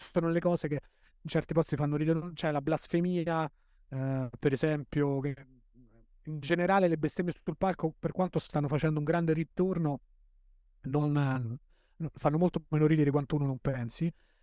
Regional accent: L'Aquila, Abruzzo, Italy; io sono cresciuto all'Aquila, non è che arrivo e adesso faccio battuta sulla mafia

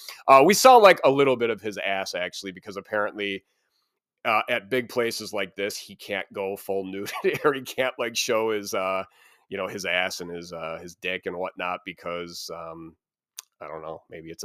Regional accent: Illinois, United States; I'm from Chicago. I'm not fucking from Chicago. I'm from the suburbs of Chicago, but you know, it's a beautiful city.

